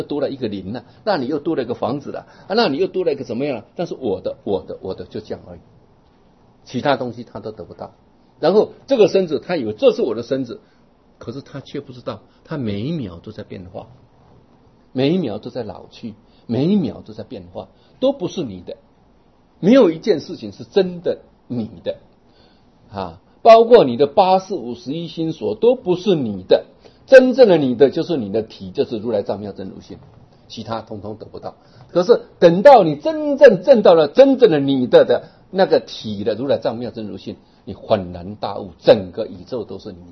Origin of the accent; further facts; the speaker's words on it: Jiaoxi, Yilan County, Taiwan; 像这个我们来到台北啊，我是宜兰人